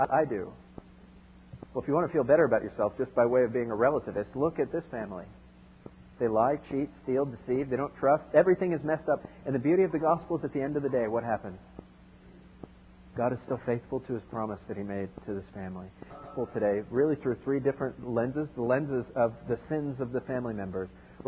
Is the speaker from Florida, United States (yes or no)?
yes; Florida, United States; I'm from South Florida. I used to surf growing up, believe it or not.